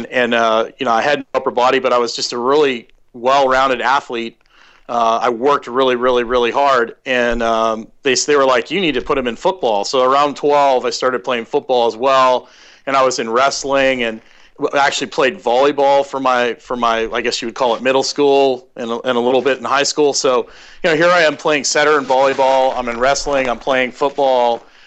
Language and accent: English; Fort Saskatchewan, Alberta, Canada; Well, I grew up in Canada. I was I lived most of my life in Fort Saskatchewan, Alberta, which is near Edmonton, so way up there.